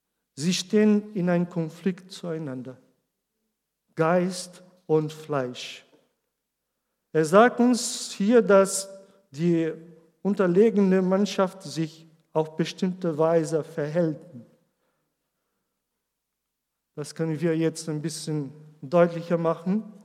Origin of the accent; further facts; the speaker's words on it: Brazil; now in Germany; Und ich kann ein Beispiel von mir geben, dass wir sind aus Brasilien vor 9 Jahren und wir haben nichts mitgebracht, nur Klamotten und so.